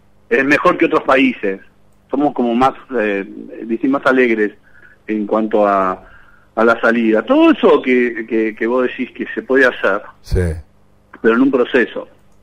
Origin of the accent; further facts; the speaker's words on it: Pilar, Buenos Aires Province, Argentina; acá en mi pueblo, en Pilar, también